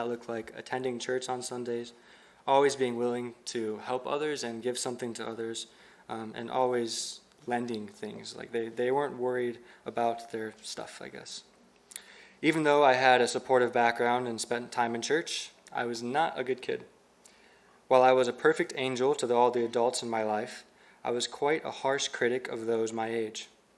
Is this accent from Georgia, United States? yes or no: no; Lansing, Illinois, United States; So I grew up in Lansing, Illinois, right on the border of Illinois and Indiana near Chicago, and was born into a Christian home.